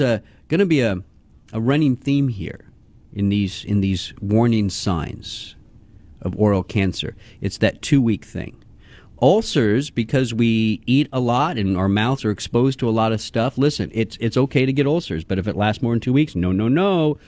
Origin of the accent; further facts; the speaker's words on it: Houston, Texas, United States; Coming out of Texas, I grew up in Houston, went to Kingwood High School